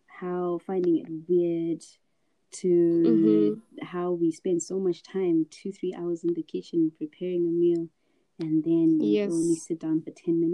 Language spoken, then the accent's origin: English; Zimbabwe; now in Nizhny Novgorod, Russia; I'm from Zimbabwe.